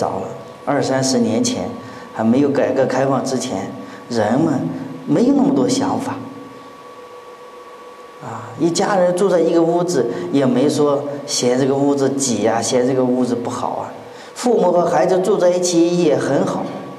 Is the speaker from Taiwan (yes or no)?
no; China; 我们中国人向来喜欢简单啊